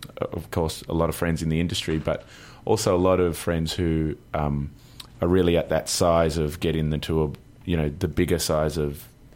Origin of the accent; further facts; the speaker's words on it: Melbourne, Victoria, Australia; now in Byron Bay, Australia; I'm from Melbourne originally, but I live in a place called Byron Bay now, which is sort of near the Gold Coast. It's like halfway up Australia, up the East Coast. So it's like a subtropical kind of environment. It's very much a natural kind of paradise.